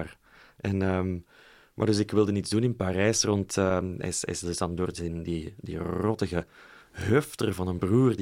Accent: Belgium; Maar ook als Belg

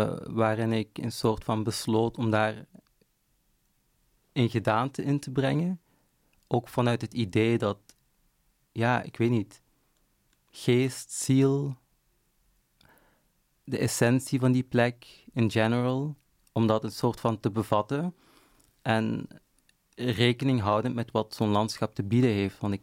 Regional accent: Genk, Limburg, Belgium; ik ben in Genk geboren en getogen, dus ik ben op wandelafstand woon ik van zo'n landschap.

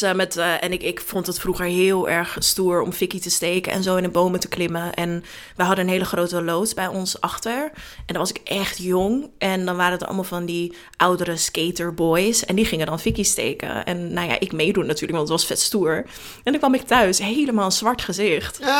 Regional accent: Den Helder, North Holland, Netherlands; Maar ik ben dus opgegroeid in Den Helder en ik mocht dan de straat niet uit.

